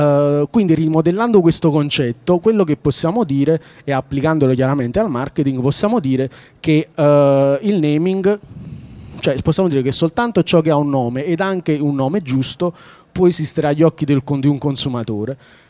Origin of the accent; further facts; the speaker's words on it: Naples, Campania, Italy; Sono di Napoli, anche se dall'accento non si direbbe.